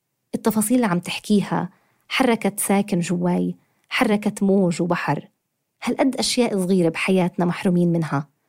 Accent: Ramallah, West Bank, Palestine; أنا من رام الله عشان أدخل القدس والمناطق المحتلة عام 48

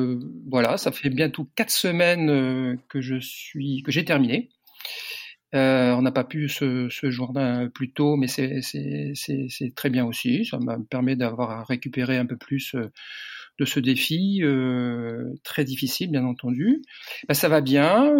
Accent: Landerneau, Brittany, France; now in Perpignan, France; je suis breton du Finistère, je suis né à Landerneau, Finistère.

